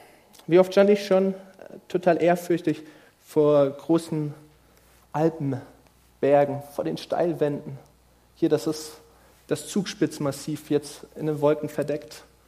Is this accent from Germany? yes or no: no; Brazil; German is a second language; ihr wisst, ich komme aus Brasilien, wir haben den größten Regenwald der Welt.